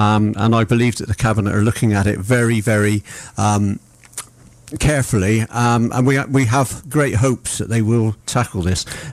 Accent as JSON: {"language": "English", "town": "Bristol", "region": "South West England", "country": "United Kingdom", "tie": "born there", "said": "I was born in Bristol. I was born in the Ashley Ward quite a few years ago, but I'd rather not actually say how many."}